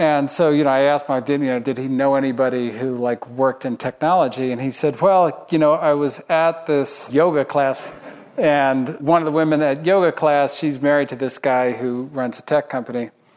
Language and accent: English; Berkeley, California, United States; So my father, I grew up in Berkeley.